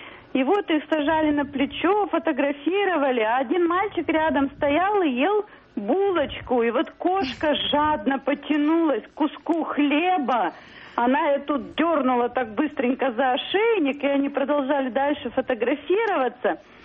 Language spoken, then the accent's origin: Russian; Chelyabinsk, Chelyabinsk Oblast, Russia; Я из Челябинска.